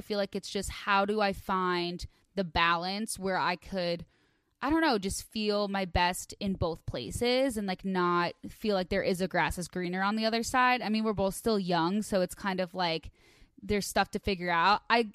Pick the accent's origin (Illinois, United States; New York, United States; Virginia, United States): Illinois, United States; So I grew up in the Northwest suburbs